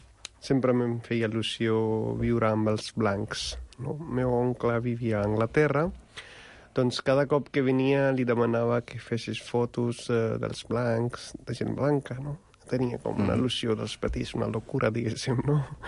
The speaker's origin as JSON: {"language": "Catalan", "country": "India", "second_language": "Catalan", "lives_now": "Spain", "said": "jo sóc de la Índia. Ah, ets un hindú? No, sóc hindú, sóc sikh."}